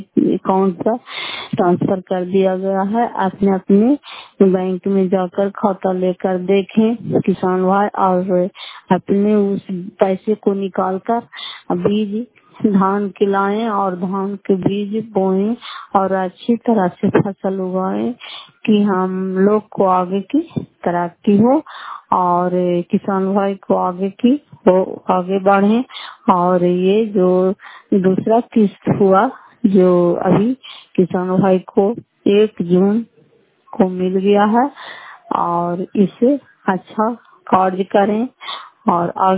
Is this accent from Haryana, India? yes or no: no; Fatehpur, Bihar, India